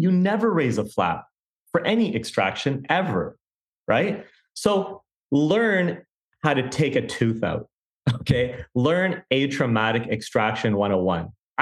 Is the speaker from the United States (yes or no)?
no; Pakistan; And then I buy it at a discount because I'm Pakistani.